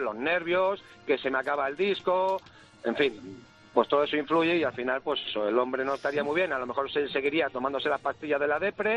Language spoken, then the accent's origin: Spanish; Cornellà de Llobregat, Catalonia, Spain; Yo estoy casi toda la semana fuera de casa y también soy de Cornellá